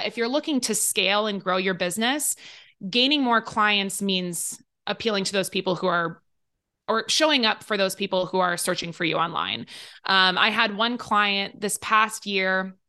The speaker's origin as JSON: {"language": "English", "region": "Midwest", "country": "United States", "tie": "born or raised there", "said": "I grew up in the Midwest, so I was just always surrounded by these blue collar, you know, tradesmen type people."}